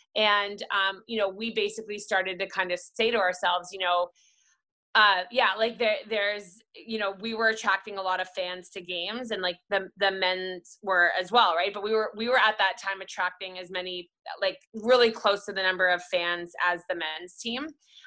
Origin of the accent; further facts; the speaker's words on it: Vancouver, British Columbia, Canada; I was from Vancouver, so it was like, you know, nice to be able to be in my hometown.